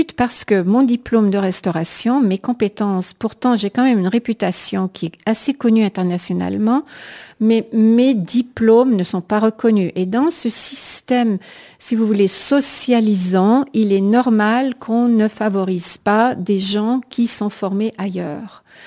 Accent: Quebec, Canada; accent: joual; moved away; alors que quand moi j'ai quitté le Québec, personne ne se tutoyait. Le langage s'installe également, parce que quand moi j'ai quitté le Québec, le langage n'était pas aussi, l'accent joual n'était pas aussi prononcé que lorsque j'y suis revenue.

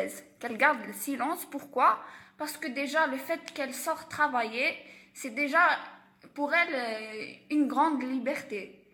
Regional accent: Algeria; Juste que ici chez nous en Algérie, les femmes au moins sont payées égalitairement comme les hommes.

